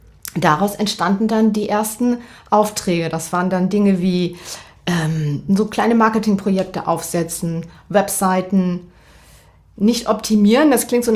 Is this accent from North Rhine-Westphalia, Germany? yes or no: no; Verden, Lower Saxony, Germany; Und ich komme aus Verden. Das ist für diejenigen, die das nicht kennen, zwischen Bremen und Hannover, Verden an der Aller.